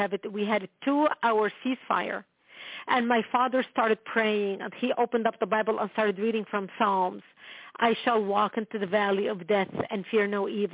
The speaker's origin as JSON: {"language": "English", "country": "Lebanon", "tie": "born or raised there"}